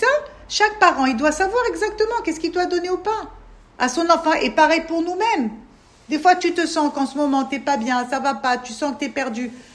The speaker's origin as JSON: {"language": "French", "country": "France", "said": "moi, je viens de France, je parle en hébreu, d'accord, mais je n'ai pas les finesses"}